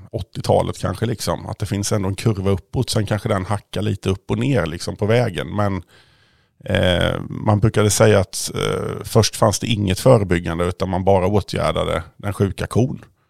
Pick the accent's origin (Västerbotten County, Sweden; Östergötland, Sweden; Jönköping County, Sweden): Jönköping County, Sweden; Gränna; now in Uppsala, Sweden; Ja, jag kommer ursprungligen från Gränna, så att det är inte så långt ifrån Linköping. Numera bor jag uppe utanför Uppsala